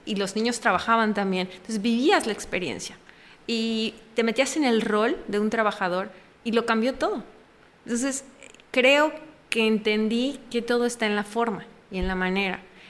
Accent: Mexico; lo vi en México, pero creo que fue aún más emocionante, ¿no? Saber que mi sueño empezó allá y logré verlo, pues, en mi país.

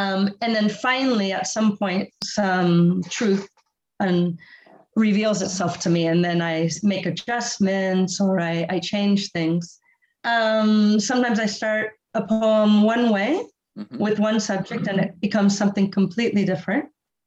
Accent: Foster City, California, United States; Karen and I grew up in Foster City, California. We were next door neighbors for most of our life before we both went off to university

